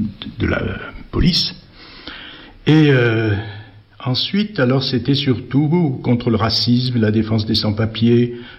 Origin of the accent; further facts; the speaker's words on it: Tunisia; born there; Moi aussi je suis né en Tunisie, donc avec ma mère institutrice là-bas